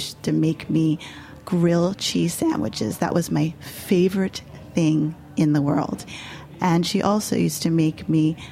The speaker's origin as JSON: {"language": "English", "town": "New York City", "region": "New York", "country": "United States", "tie": "born or raised there", "said": "I grew up on the Upper West Side, super Upper West Side kid."}